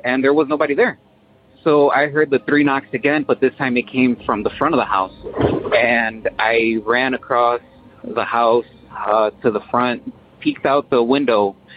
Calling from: Waukegan, Illinois, United States; I'm calling from Waukegan, Illinois, Northern Illinois area.

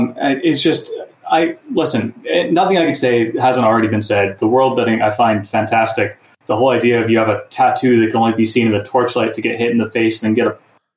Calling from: Edinburgh, Scotland, United Kingdom; I'm calling in from Edinburgh, and so I'm going to do a British show.

